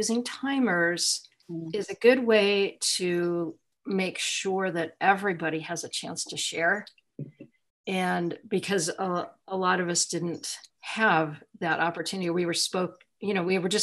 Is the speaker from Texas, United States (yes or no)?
yes; Texas, United States; I forgot to say that, I'm still unmuted. I'm from Texas.